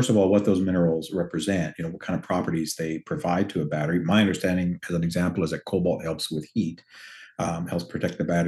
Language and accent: English; Ontario, Canada; certainly speaking as a Canadian, you know, nickel is important to us.